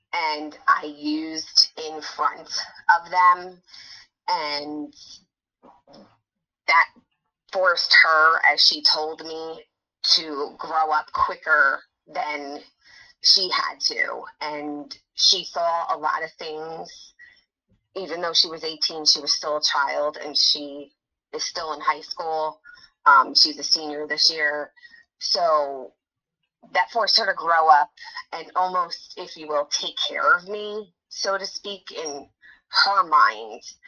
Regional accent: New Jersey, United States; also born or lived in Pennsylvania; now in Los Angeles, United States; I am from, born and raised in New Jersey, but moved to Pennsylvania. Right now I'm in Los Angeles.

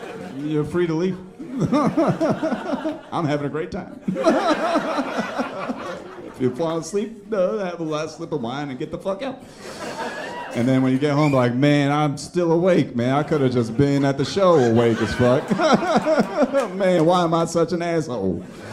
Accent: Parsippany, New Jersey, United States; I'm from Parsippany, and we didn't have a lot of you where we grew up.

